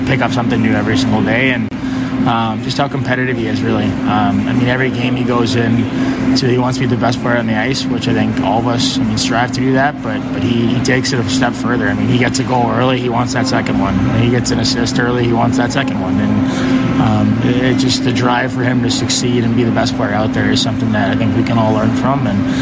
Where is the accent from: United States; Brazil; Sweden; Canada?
Canada; Winnipeg, Manitoba; born there; I was born in Winnipeg.